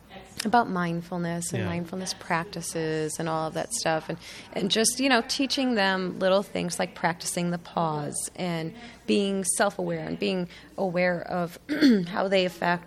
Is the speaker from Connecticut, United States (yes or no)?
yes; Rocky Hill, Connecticut, United States; And that is not so subtly set in Rocky Hill. So that's of course my hometown where I grew up.